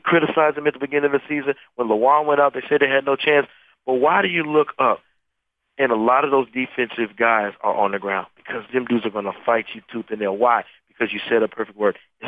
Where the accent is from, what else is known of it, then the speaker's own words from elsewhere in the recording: Denver, Colorado, United States; when I grew up in Denver, Colorado, I didn't have food on the table all the time.